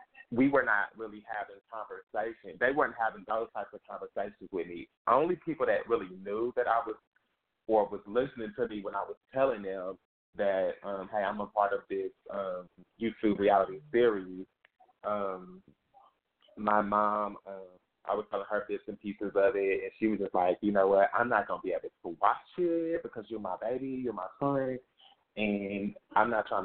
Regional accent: Dallas, Texas, United States; also born or lived in Tulsa, Oklahoma; But I wasn't born in Dallas. I was raised in Dallas. I'm from Tulsa, Oklahoma. I'm from the Midwest.

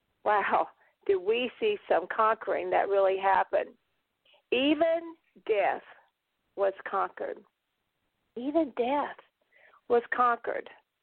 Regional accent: Augusta, Georgia, United States; accent: southern; now in Baltimore, United States; Yes, I know. You hear this southern accent. I raised my voice and spent most of my life in the heart of Georgia, in Augusta, Georgia. For the last 15, 16 years, we've made our home in Baltimore

